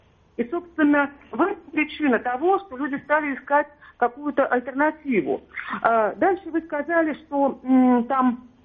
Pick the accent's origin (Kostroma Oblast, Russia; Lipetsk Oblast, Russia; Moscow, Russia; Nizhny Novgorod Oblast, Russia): Moscow, Russia; я вам отвечу просто как москвичка и рядовой член партии «Яблоко».